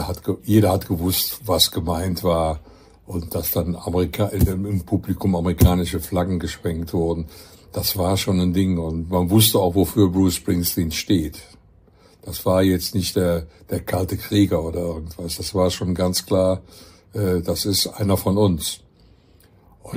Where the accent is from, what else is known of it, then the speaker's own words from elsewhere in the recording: West Germany, Germany; wo man auch als Wessi sich reinversetzen kann